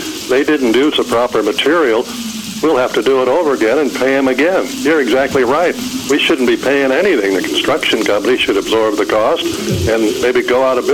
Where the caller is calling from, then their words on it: Austin, Texas, United States; I'm calling in from Austin, Texas.